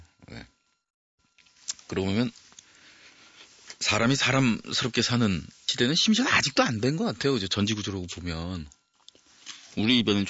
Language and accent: Korean; South Korea; born there; 나는 지금 이 시대에 대한민국에서 태어난 거 좀 힘들어.